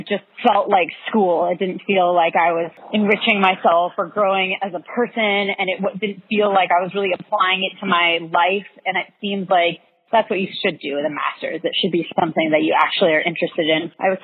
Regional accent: Santa Fe, New Mexico, United States; So I grew up in Santa Fe, New Mexico. So being outdoors was always a really big part of my life.

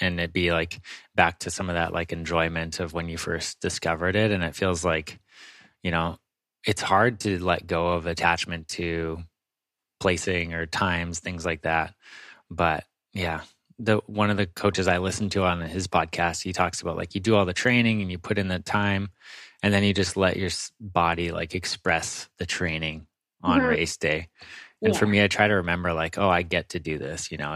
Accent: Victoria, British Columbia, Canada; Yeah, I grew up in Victoria. Okay. Pretty much from when I was about 5 until, you know, end of high school.

